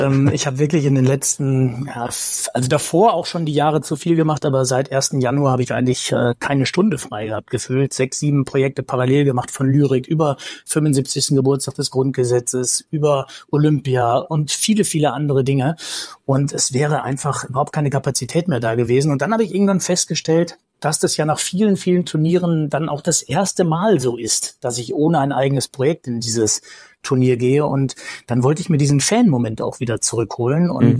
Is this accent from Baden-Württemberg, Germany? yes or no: no; North Rhine-Westphalia, Germany; wie man so früher als Jugendlicher im Sauerland immer sagte